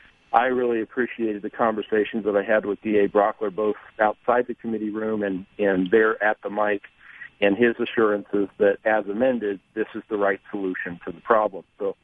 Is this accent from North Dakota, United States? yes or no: no; Colorado, United States; I'm from Douglas County. I've lived here for almost 20 years.